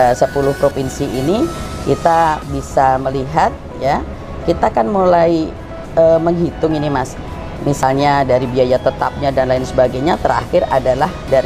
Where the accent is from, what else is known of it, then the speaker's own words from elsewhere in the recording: Papua, Indonesia; moved away as an adult; now in Magelang, Indonesia; Karena memang saya dari kecil di Papua dan alhamdulillah sudah lebih 30 tahun saya di Papua di sana. Kemudian karena ikut suami maka saya pindah ke Magelang.